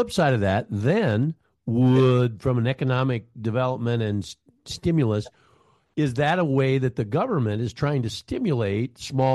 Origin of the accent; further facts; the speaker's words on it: David City, Nebraska, United States; he's from a small town about the size of my hometown, David City, Nebraska.